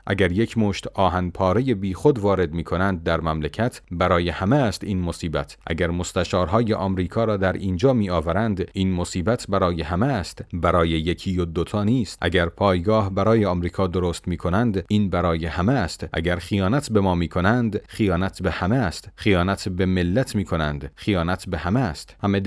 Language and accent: Persian; Qom, Iran; من قمی هستم اما برای نجف متاسفم